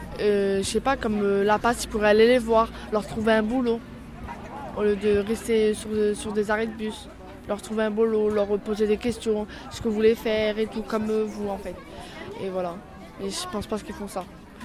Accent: France; moi je travaille, moi je suis français.

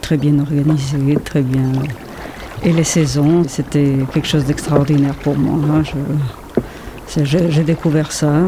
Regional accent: Ecuador; moved away as an adult; now in France; Moi-même, je suis une exilée. Je viens de l'Équateur. Je suis venue en France il y a 35 ans avec un mari français

